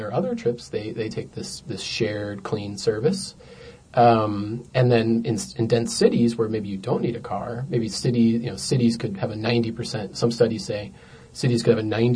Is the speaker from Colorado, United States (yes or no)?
yes; Boulder, Colorado, United States; I'm from Boulder